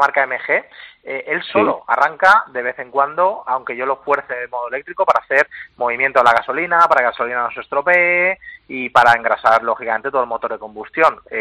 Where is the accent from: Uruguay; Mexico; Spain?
Spain; Valencian Community; soy valenciano.